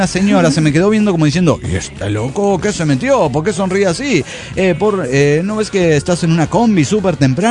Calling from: Virginia, United States; Hola, ¿cómo están, amigos? Soy … de Virginia, United States of America.

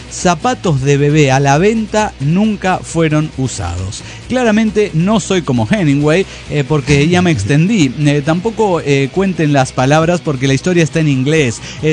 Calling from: Guatemala; Hola, ¿cómo están, amigos? … de Guatemala.

